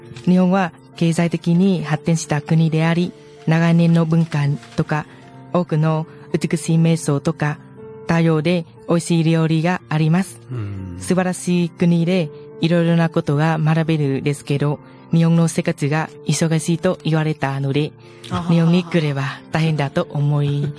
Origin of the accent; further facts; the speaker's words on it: Bac Ninh, Vietnam; Japanese is a second language; now in Japan; 私の出身はベトナムのバックニンです。